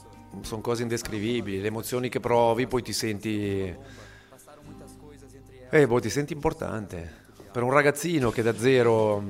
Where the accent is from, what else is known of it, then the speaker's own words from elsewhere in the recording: Chiasso, Ticino, Switzerland; now in Novazzano, Switzerland; sono nato il 25 agosto del 67, nato e cresciuto a Chiasso, attualmente vivo a Novazzano, e sposato, due figlie